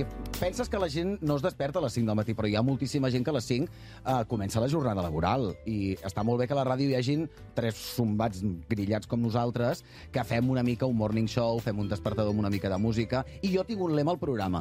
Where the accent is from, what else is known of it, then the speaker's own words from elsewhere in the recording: Catalonia, Spain; jo sóc d'Osona.